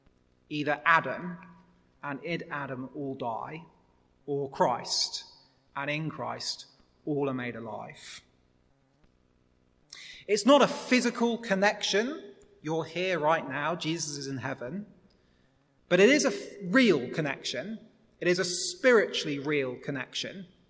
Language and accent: English; Liverpool, North West England, United Kingdom; born there; Because I was born in Liverpool and I've identified as a Liverpool fan for my whole life